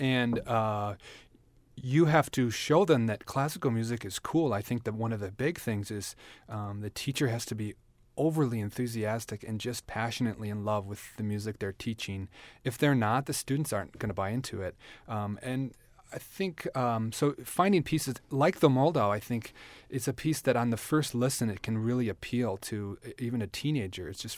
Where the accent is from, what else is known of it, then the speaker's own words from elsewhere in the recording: Minnesota, United States; I'm from Minnesota, actually.